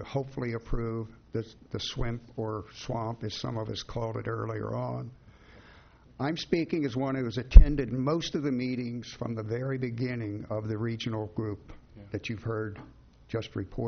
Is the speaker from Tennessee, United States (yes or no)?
no; Pacific Grove, California, United States; from Pacific Grove.